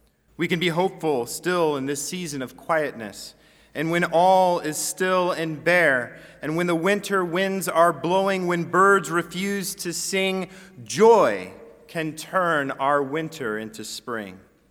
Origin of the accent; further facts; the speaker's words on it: California, United States; Midwest usually hears for the first time that I'm from California